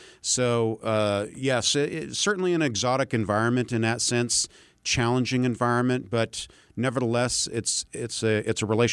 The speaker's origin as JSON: {"language": "English", "region": "California", "country": "United States", "said": "I'm from California."}